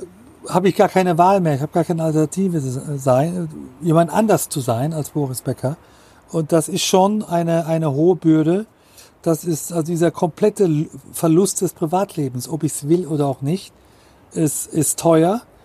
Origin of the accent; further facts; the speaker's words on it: Germany; aber ich bin Deutscher und ich habe einen deutschen Pass und nur einen deutschen Pass